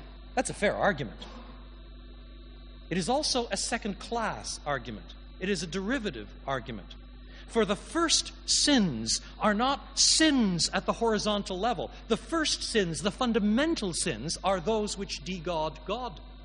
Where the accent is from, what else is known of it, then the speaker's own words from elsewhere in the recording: Montreal, Quebec, Canada; in Montreal, which was the city where I was brought up. I'm a Canadian.